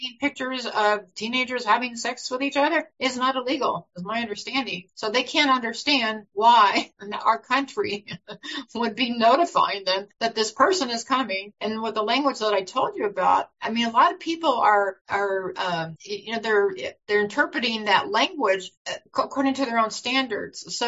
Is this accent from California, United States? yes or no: yes; California, United States; And I say that because I'm from California. It's so easy to get to Mexico, right, from California.